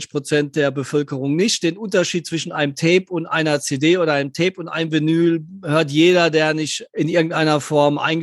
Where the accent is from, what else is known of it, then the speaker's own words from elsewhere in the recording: Ludwigshafen, Rhineland-Palatinate, Germany; Ich komme aus Ludwigshafen.